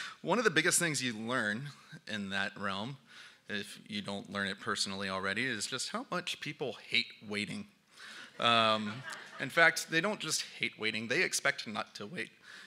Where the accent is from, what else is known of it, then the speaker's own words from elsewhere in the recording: Florida, United States; also born or lived in North Carolina; But basically, I grew up in Central Florida and moved away to North Carolina for seminary for about 8 years.